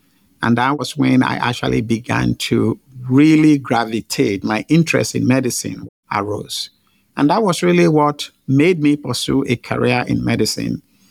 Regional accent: Nigeria; First, as you noted, I grew up in Nigeria.

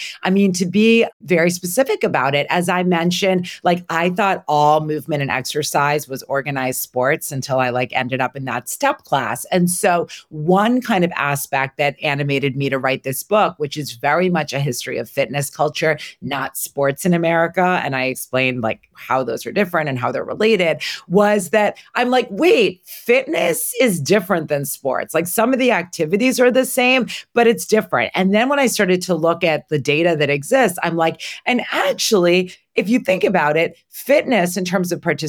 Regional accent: New York, United States; being such a New Yorker, I like, it was MapQuest, I think at the time, not even like Google Maps.

